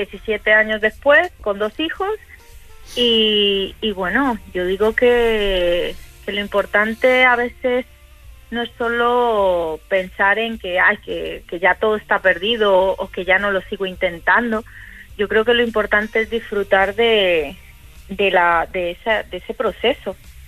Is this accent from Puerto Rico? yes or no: no; Colombia; now in Spain; Yo soy colombiana, mi esposo es español